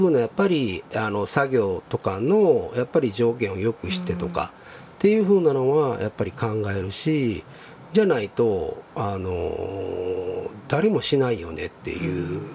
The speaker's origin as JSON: {"language": "Japanese", "region": "Osaka", "country": "Japan", "lives_now": "Kyoto, Japan", "said": "僕大阪の出 で、はい、で京都に来て"}